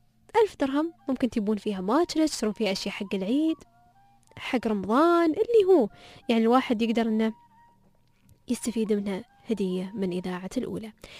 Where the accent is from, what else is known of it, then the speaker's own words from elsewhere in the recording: Syria; أنا سوري يعني،